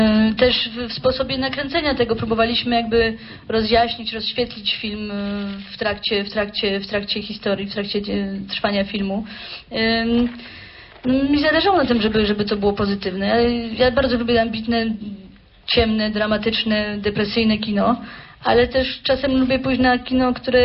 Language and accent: Polish; France; Ja się wychowałam we Francji.